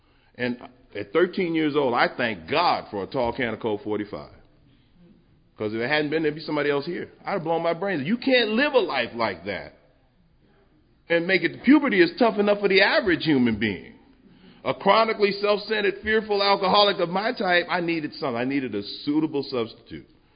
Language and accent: English; New York, United States; I grew up in New York, where they make it, South Bronx, where they make all the movies at.